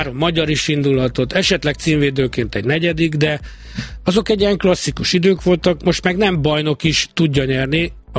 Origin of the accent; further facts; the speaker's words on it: Budapest, Hungary; De vártam, hogy ott tekerjenek el Budafokon, ahol én felnőttem